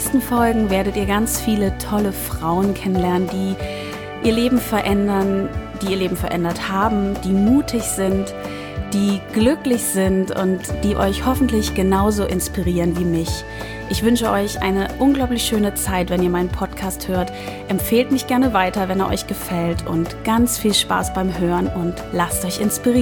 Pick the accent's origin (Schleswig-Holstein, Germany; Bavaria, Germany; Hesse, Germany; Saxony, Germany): Hesse, Germany; Kassel; Ich komme ursprünglich aus Kassel, dort habe ich mit meinen Eltern gelebt, bin Einzelkind